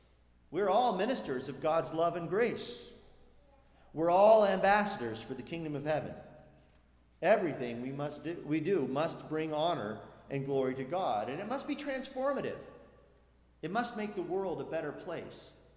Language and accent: English; Mendocino, California, United States; I grew up in Mendocino at a time when the counterculture was still very much alive.